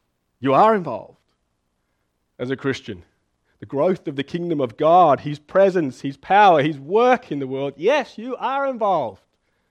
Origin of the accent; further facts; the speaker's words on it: South Africa; moved away as an adult; now in Brisbane, Australia; When I was 18 years old, I was a migrant. I moved to Brisbane City and from South Africa, and I started out in uni